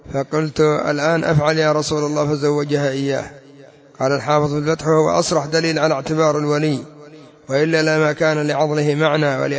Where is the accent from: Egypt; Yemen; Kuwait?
Yemen; أما عندنا في اليمن هو المقدم